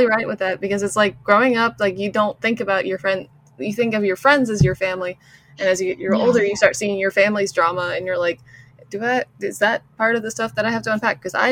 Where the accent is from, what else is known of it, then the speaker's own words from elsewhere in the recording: the South, United States; accent: Southern; but my Southern accent comes out whenever I talk about it.